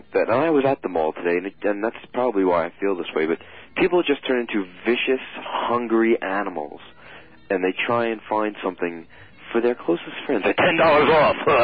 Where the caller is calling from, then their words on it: Stony Brook, New York, United States; I'm calling from the beautiful State University of New York campus at Stony Brook.